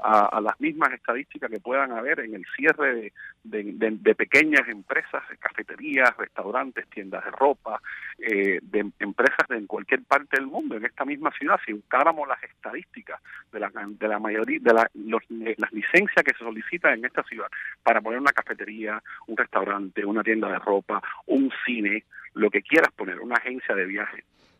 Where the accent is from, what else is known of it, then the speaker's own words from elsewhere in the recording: Cuba; now in United States; una medida que viola mis derechos como ciudadano norteamericano de regresar a mi país de origen